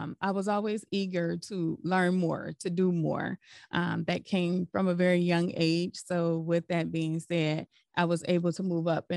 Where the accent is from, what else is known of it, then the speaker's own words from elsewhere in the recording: Ohio, United States; We're both from Ohio.